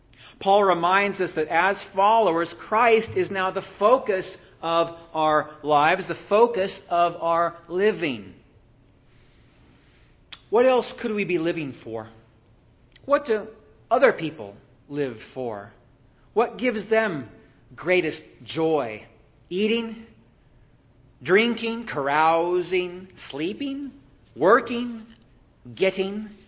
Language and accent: English; Roseburg, Oregon, United States; even my home state of Oregon, in Roseburg, Oregon.